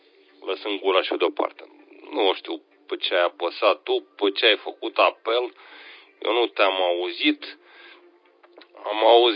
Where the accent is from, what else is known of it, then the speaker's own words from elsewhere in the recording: Suceava County, Romania; din zona Bucovinei, de aici, de unde sunt eu